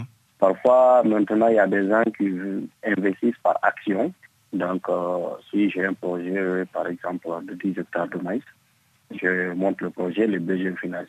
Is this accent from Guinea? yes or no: yes; Guinea; je voyais que trouver le marché d'emploi n'était pas chose aisée chez nous, en Guinée.